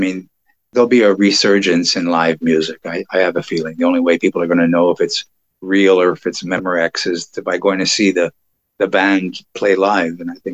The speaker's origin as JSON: {"language": "English", "town": "Montreal", "region": "Quebec", "country": "Canada", "tie": "born or raised there", "moved": "yes", "lives_now": "Vancouver Island, Canada", "said": "I love Montreal. I grew up in Montreal. I love the city."}